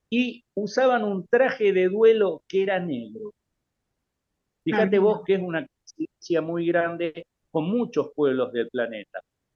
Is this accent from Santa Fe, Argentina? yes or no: yes; Rafaela, Santa Fe, Argentina; la ciudad de Rafaela, de donde yo soy oriundo